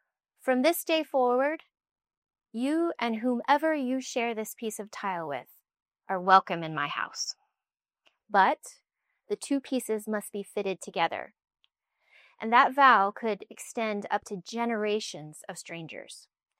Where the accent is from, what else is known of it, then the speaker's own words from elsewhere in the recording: South Carolina, United States; So I'm an American from the South, from South Carolina to be precise, and we love our peaches and we love our baked goods.